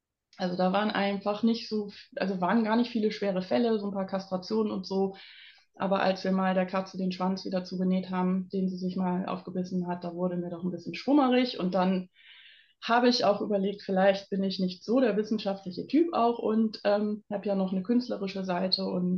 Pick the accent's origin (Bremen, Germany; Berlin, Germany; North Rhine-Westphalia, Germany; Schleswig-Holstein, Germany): Bremen, Germany; ich komme aus Bremen